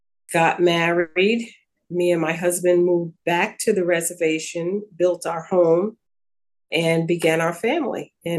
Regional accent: Southampton, New York, United States; Well, I was born right here in Southampton Hospital, grew up on the reservation till I was about 10, 11 years old. And then I moved to Riverhead with my mother

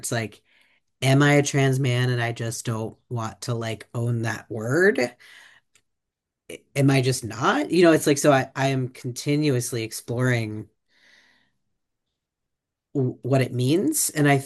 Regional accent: Ohio, United States; I love when people are from Ohio because I'm from Ohio.

